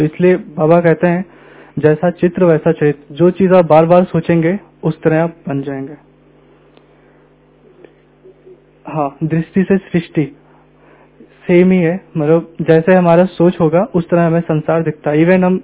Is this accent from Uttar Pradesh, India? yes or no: yes; Lucknow, Uttar Pradesh, India; हम लखनऊ से हैं।